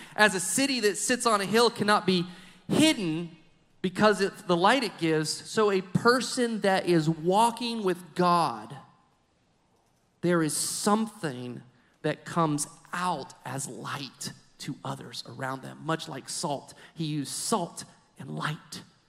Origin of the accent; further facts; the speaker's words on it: United States; We grew up in the United States, freedom of religion.